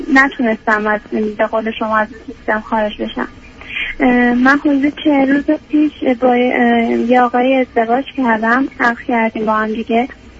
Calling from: Iran; من 26 سالمه، از ایران تماس میگیرم.

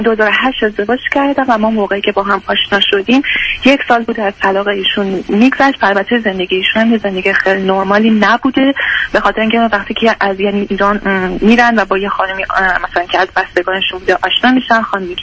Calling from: Michigan, United States; also born or lived in Iran; من از میشیگان تماس میگیرم.

